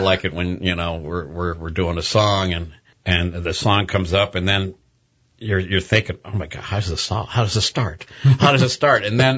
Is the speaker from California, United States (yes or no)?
yes; Benicia, California, United States; I was from Benicia